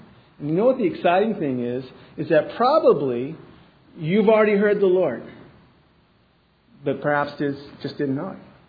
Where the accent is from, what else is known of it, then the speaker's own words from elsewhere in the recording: Ireland; except that I'm Irish and I went to college in Missouri